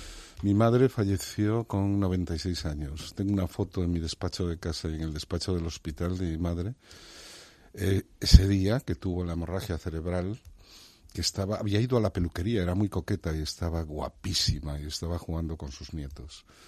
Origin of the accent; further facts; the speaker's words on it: Galicia, Spain; now in Madrid, Spain; siempre con mi familia, mi pueblo y Galicia en el corazón.